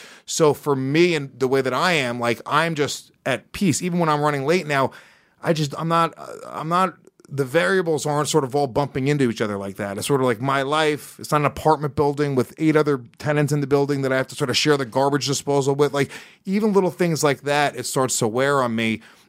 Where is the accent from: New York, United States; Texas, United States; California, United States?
New York, United States; I grew up in Rockland County, New York. Uh-huh. I grew up in the burbs, but I spent so much time here.